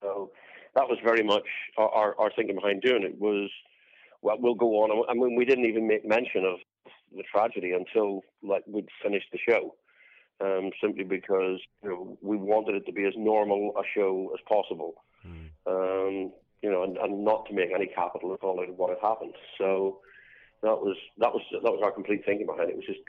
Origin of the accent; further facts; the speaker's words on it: Belfast, Northern Ireland, United Kingdom; growing up in Belfast, one of the sort of the things that I was denied was bands coming to play.